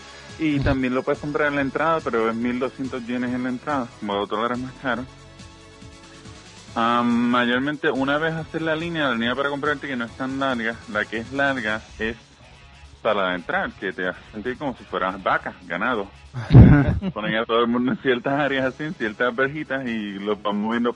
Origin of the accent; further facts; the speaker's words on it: Ponce, Puerto Rico; moved away as an adult; also born or lived in Mayagüez / San Juan; now in Japan; yo vengo de Ponce, Puerto Rico. Ahí nací, me crié en varias áreas de Puerto Rico, incluyendo Mayagüez, San Juan. Y luego me fui al Navy y luego terminé acá por Japón.